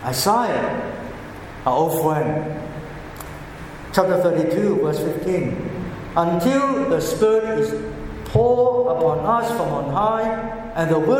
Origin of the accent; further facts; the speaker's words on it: Australia; Well, we are Australian, we know this is it.